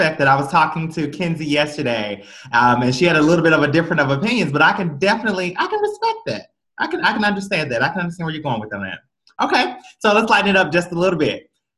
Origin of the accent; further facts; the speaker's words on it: the South, United States; Well, I mean, I am from the South.